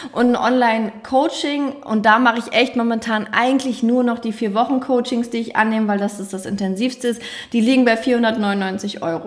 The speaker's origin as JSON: {"language": "German", "region": "North Rhine-Westphalia", "country": "Germany", "said": "Ich komme aus dem Ruhrpott, ich kann richtig schön und viel reden"}